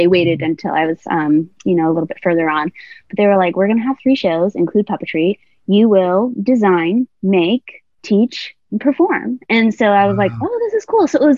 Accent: Michigan, United States; moved away as an adult; I grew up in Michigan.

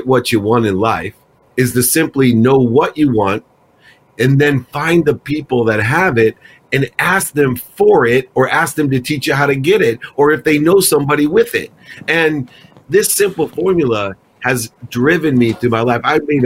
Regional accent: Akron, Ohio, United States; I grew up in Akron, Ohio, with a single mom and six kids. I was actually born in the same hospital as LeBron James and Steph Curry

